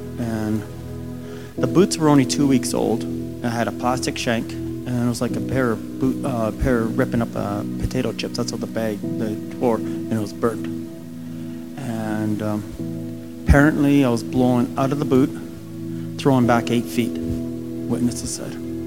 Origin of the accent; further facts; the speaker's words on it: Vancouver, British Columbia, Canada; I was an electrician and born and raised in Vancouver and lived my whole life here.